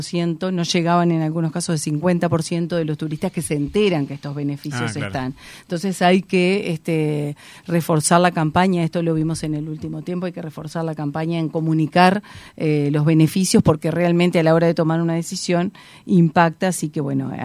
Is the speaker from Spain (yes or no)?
no; Uruguay; no nos hace bien a nosotros como uruguayos